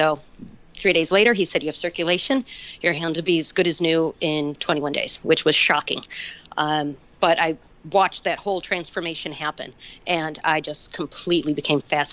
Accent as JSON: {"language": "English", "town": "Chicago", "region": "Illinois", "country": "United States", "said": "I'm from Chicago originally."}